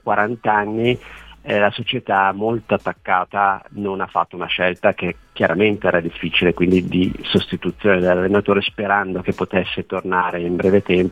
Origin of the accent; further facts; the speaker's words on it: Milan, Lombardy, Italy; non ero mai uscito di casa, sempre vissuto a casa mia, perché io sono di Milano